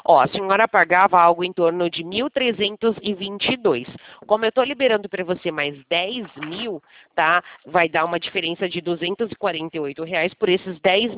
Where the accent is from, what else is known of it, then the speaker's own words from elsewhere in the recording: São Paulo, Brazil; eu sou de São Paulo, né?